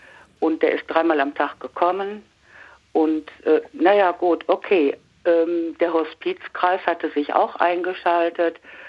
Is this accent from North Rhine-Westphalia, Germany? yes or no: yes; Lippstadt, North Rhine-Westphalia, Germany; Ich komme aus Lippstadt